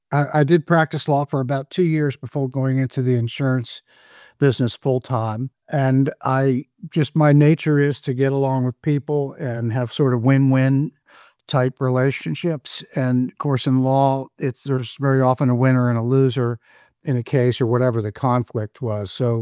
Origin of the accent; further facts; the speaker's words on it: Washington, District of Columbia, United States; born there; Originally, I was born in Washington, D.C., one of the rare natives of that town.